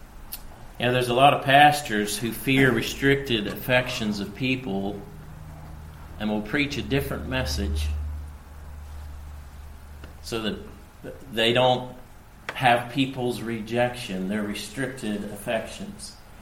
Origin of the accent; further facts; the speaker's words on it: United States; You know, my home country at the moment is approaching negotiations with North Korea. Now, what if our Secretary of State from America went to North Korea